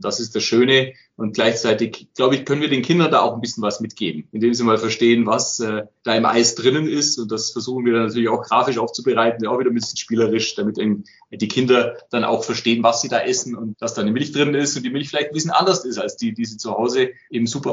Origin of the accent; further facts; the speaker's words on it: Bavaria, Germany; Es ist einfach sowas von schön bei uns im Allgäu.